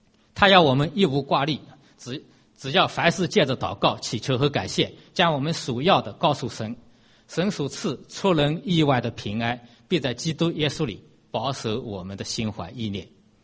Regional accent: China; 我们中国人说家家有本难念的经，我们中间有许多的家庭难免会遇到一些难处。

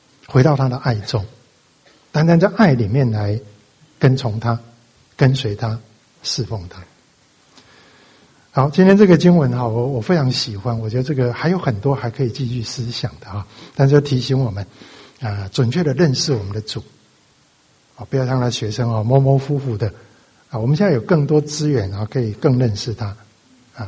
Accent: Taiwan; 我想文革的时候，大概我台湾人不是很了解了哈

